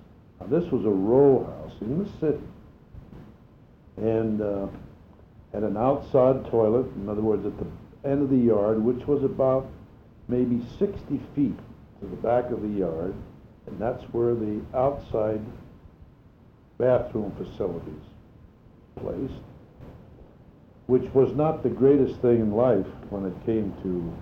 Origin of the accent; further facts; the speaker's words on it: Reading, Pennsylvania, United States; born there; August the 5th, 1913, I was born in Reading, Pennsylvania.